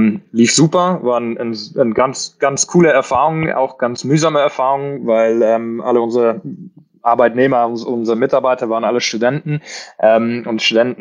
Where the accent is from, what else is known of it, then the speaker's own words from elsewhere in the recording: Switzerland; Bin ursprünglich Schweizer, aber eigentlich immer im Ausland gelebt und aufgewachsen. Mit 18 zurück in die Schweiz.